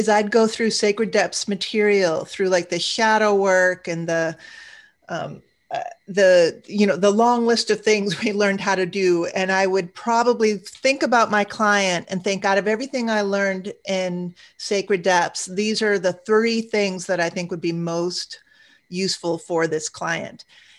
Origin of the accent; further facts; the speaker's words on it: United States; because as an American, it's very much like, well, what do you want to do?